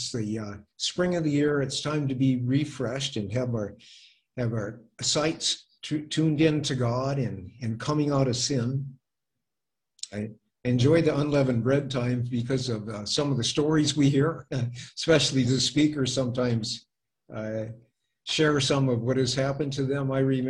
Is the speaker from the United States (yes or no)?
yes; Illinois, United States; I remember I grew up in Illinois, went to school for all of my school time education in Illinois, graduated with an engineering degree from the University of Illinois